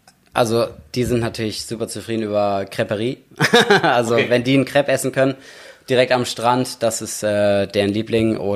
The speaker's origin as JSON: {"language": "German", "town": "Tinnum", "region": "Schleswig-Holstein", "country": "Germany", "tie": "born or raised there", "said": "Immer schon in Tinnum. Also Tinnum ist immer noch meine Heimat."}